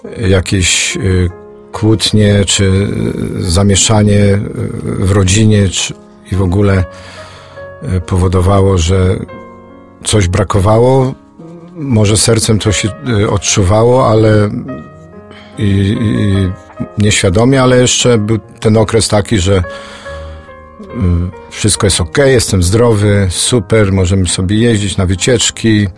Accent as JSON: {"language": "Polish", "town": "Racibórz", "region": "Silesian Voivodeship", "country": "Poland", "tie": "born or raised there", "said": "Urodziłem się w rodzinie chrześcijańskiej, katolickiej w Raciborzu."}